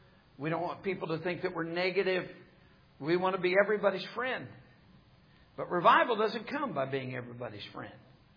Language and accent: English; United States; As an American, I'm horrified at what I see.